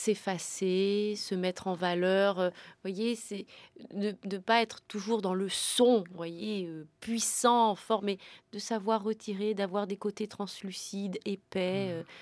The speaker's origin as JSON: {"language": "French", "town": "Montargis", "region": "Centre-Val de Loire", "country": "France", "tie": "born there", "said": "Oui, je suis née à Montargis."}